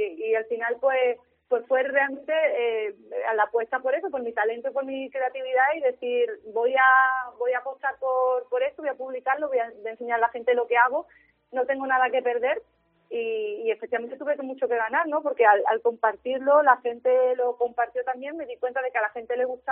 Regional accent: Benajarafe, Andalusia, Spain; yo digo mi pequeño pueblo porque realmente es que un pueblo pequeño, Benajarafe, muy bonito

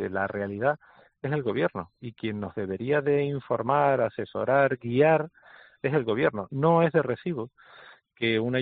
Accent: Caracas, Capital District, Venezuela; born there; also born or lived in Canary Islands (parents); soy hijo de inmigrantes canarios que fueron a Venezuela en los años 60. Y nací en Caracas, con lo cual soy venezolano

